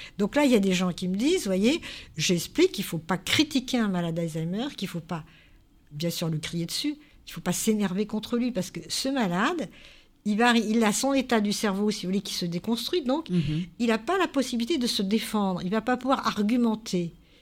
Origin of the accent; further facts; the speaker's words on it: France; Nous, on est français. On comprend le français.